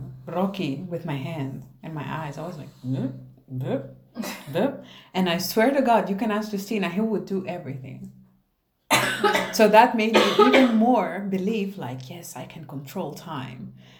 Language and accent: English; Honduras; I don't like snow. I'm from Honduras, man. We have tropical weather.